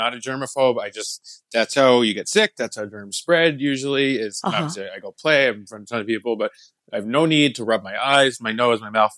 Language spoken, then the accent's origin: English; New Milford, New Jersey, United States; I grew up in New Milford, New Jersey. That's where I was until I was like 8